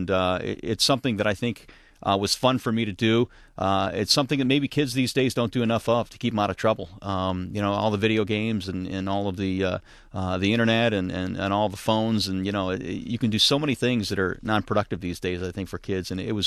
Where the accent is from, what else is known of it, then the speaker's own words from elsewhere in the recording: Detroit, Michigan, United States; Well, I grew up in Detroit, Michigan, around 8 Mile and Gratiot, and spent the majority of my youth there. We moved to Sterling Heights in the mid-70s when I was in sixth grade, but you know, my parents came over from Italy